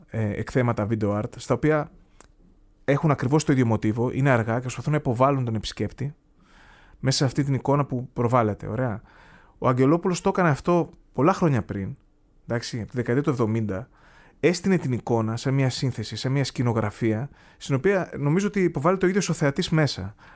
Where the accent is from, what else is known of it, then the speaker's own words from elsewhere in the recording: Macedonia, Greece; επειδή είμαι από τη Μακεδονία